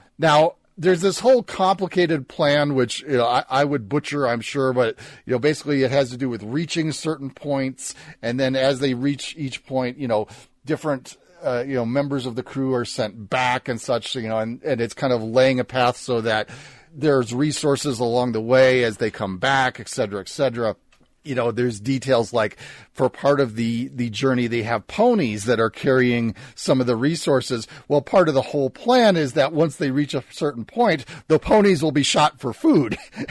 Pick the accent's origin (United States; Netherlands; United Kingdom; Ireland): United States; Now, being an American, this isn't really a part of history that is something I was exposed to.